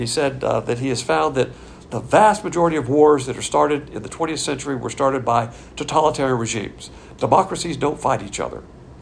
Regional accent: the South, United States; I am a Southerner.

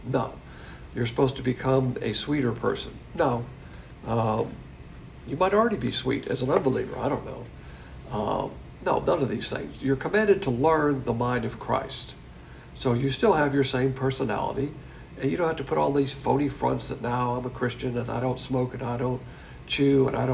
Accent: Alabama, United States; and he's from Alabama, of course, and I'm from Alabama.

